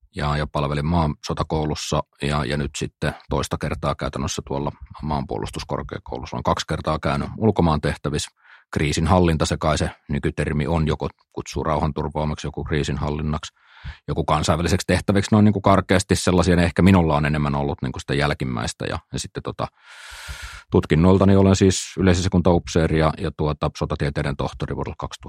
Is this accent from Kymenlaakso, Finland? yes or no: yes; Elimäki, Kymenlaakso, Finland; olen kotoisin sellaiselta pieneltä elimäkeläiseltä kylältä tuossa Kymenlaakson tai läntisestä eteläisestä Kymenlaaksosta.